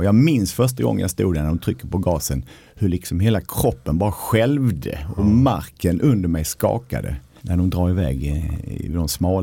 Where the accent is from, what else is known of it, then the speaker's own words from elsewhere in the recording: Lund, Skåne, Sweden; när jag gick en sommar hemma i Lund och våndades inför vad jag skulle bli när jag blev stor